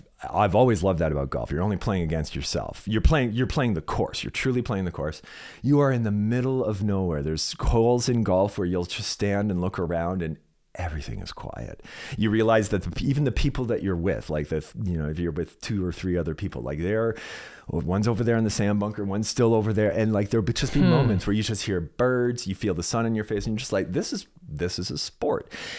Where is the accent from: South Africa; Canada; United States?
Canada; Toronto, Ontario; I'm like, "Well, we're from Toronto," and da da da.